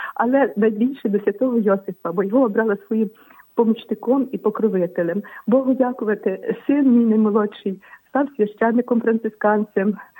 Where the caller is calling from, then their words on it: Ternopil Oblast, Ukraine; Я з Тернопільщини.